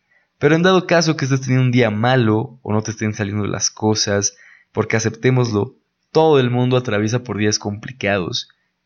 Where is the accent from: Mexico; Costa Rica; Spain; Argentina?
Mexico; porque estamos de acuerdo que como mexicanos ahora sí hacemos celebración de hasta de las rocas, ¿no?